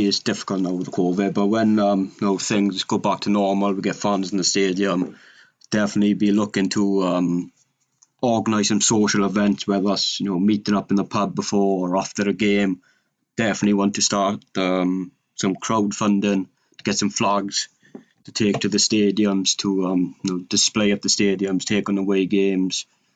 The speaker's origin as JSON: {"language": "English", "town": "Llanelli", "region": "Wales", "country": "United Kingdom", "tie": "born or raised there", "said": "growing up in Llanelli, I think you're just born there. I think it's, you know, entrenched in your DNA."}